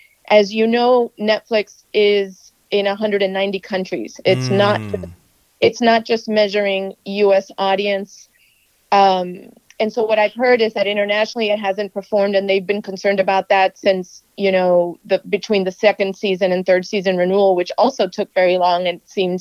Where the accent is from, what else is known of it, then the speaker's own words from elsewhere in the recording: United States; And, you know, I'm Cuban American and the show is based on a Cuban American family.